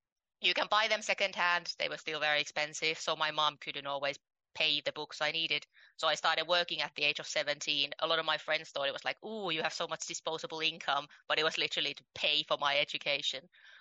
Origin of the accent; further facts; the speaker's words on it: Finland; So I grew up in Finland in a working class family.